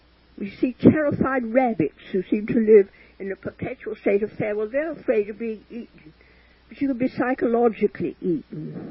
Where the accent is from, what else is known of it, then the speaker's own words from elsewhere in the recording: Reigate, South East England, United Kingdom; also born or lived in London; I was born in London, and then we moved to a country town, Reigate, in right near London. I was 5 years old.